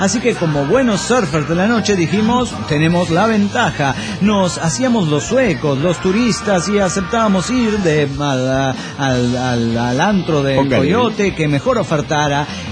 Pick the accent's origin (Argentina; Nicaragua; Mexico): Nicaragua; Managua; En mi barrio, un barrio pobre de Managua, los chavalos ponían esa música a todo volumen los fines de semana